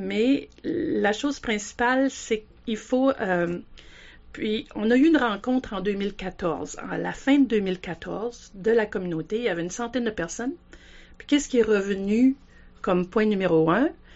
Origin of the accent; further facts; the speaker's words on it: Quebec, Canada; moved away as an adult; also born or lived in Regina; now in Victoria, Canada; Je suis déménagée du Québec, du Lac-Saint-Jean, pour m'en venir à Victoria. Ben, en premier, je suis allée à Regina.